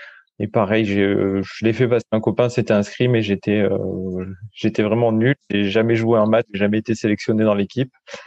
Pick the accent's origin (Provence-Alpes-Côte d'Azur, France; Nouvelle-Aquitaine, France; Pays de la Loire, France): Provence-Alpes-Côte d'Azur, France; je suis originaire de la vallée du Payon. C'est une vallée qui est dans l'arrière-pays niçois.